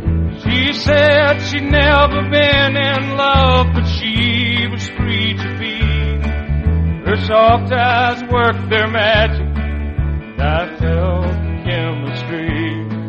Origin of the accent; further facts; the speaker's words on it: Lafayette, Louisiana, United States; I'm from Lafayette, Louisiana, which is not too far down the road.